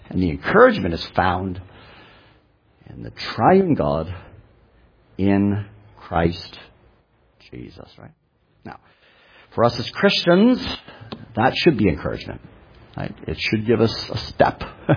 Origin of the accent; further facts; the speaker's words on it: Canada; now in United States; You and I have lived in North America. I grew up in Canada. Now I live down here in the United States